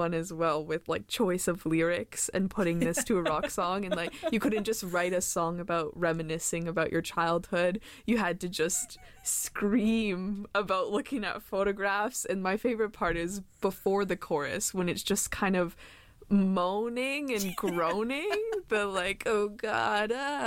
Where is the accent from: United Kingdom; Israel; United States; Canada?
Canada; Well, we are Canadian, too.